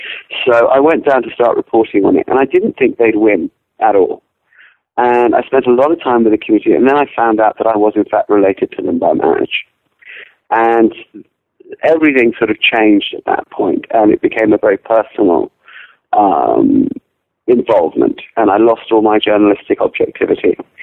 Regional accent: London, United Kingdom; born there; also born or lived in Africa; But I was born in London, and we would shuffle back and forth a little bit between Africa and England.

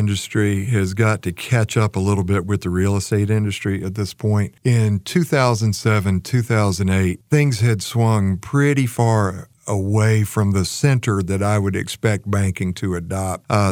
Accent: Raleigh, North Carolina, United States; now in Chapel Hill, United States; Yeah, I grew up in Raleigh. I remember him on TV every night.

